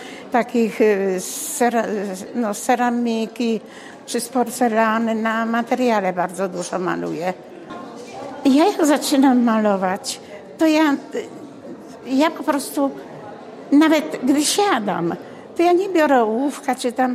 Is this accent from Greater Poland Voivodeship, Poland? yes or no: no; Zalipie, Lesser Poland, Poland; mieszkam w Zalipiu od urodzenia. Lubię malować, pomimo że już mam wiek emerytalny